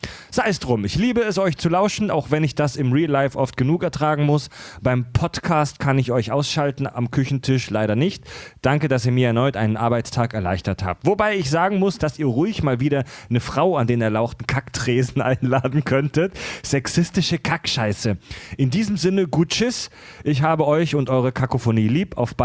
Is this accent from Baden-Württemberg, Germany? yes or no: yes; Pforzheim, Baden-Württemberg, Germany; Also ich glaube in meiner Heimat in Pforzheim, genau zwischen Baden und Schwaben, das postapokalyptische Niemandsland zwischen Baden und Württemberg, da sagt man auch 3:15 auf jeden Fall.